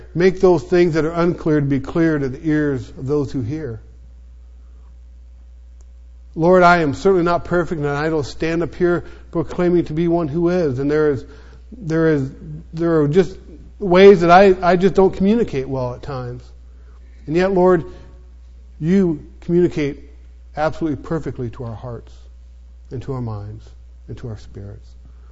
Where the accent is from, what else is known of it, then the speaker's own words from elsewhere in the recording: Olympia, Washington, United States; I grew up in Olympia, Washington, that I mentioned a while ago.